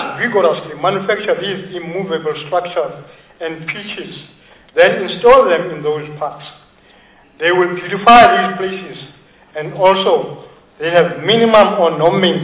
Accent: Kagiso, Gauteng, South Africa; from Kagiso in Mogale City, next to the cradle of humankind

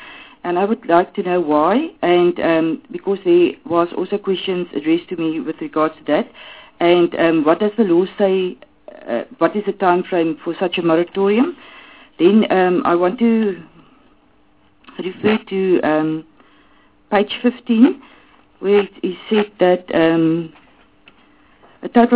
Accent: Northern Cape, South Africa; I'm also from Northern Cape

